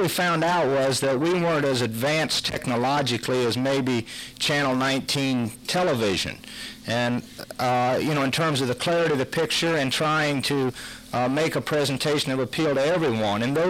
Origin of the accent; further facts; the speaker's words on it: Yates City, Illinois, United States; I was born and raised in Yates City, Illinois, so it's not that far away